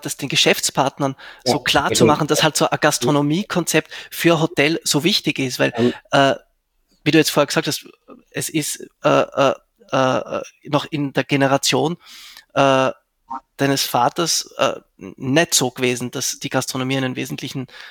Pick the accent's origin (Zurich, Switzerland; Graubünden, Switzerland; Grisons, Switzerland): Zurich, Switzerland; also born or lived in Vienna; now in Graz, Austria; also ich bin ja ursprünglich ich bin in Zürich aufgewachsen und ich bin erst seit 6 Jahren in Graz und war dort davor 10 Jahre in Wien.